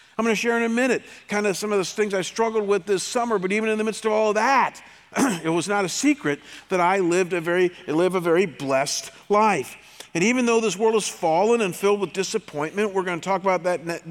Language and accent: English; United States; I mean, we are so American and so soft and so spoiled at times.